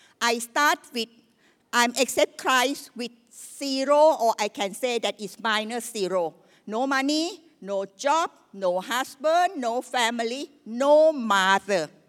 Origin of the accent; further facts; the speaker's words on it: Thailand; accent: Thai; English is a second language; So bear with me if my English not that perfect, or my spelling, my talking, my accent is something like still as a local Thai lah, okay?